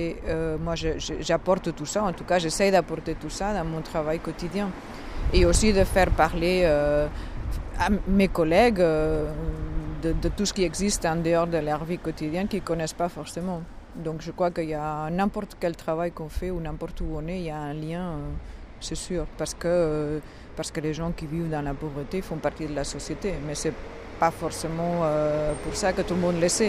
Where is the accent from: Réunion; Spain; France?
Spain; now in Belgium; donc je suis espagnole d'origine, ça fait 20 et quelques années que j'habite ici.